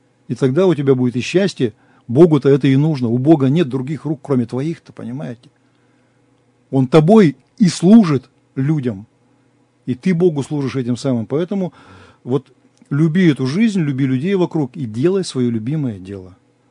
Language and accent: Russian; Russia; born there; Мы, слава Богу, православные. Мы родились в России, мы вот с этими вот исходными данными.